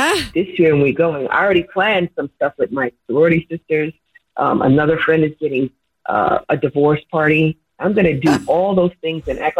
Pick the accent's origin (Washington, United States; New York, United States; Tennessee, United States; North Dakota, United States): New York, United States; now in Cincinnati, United States; I'm from New York.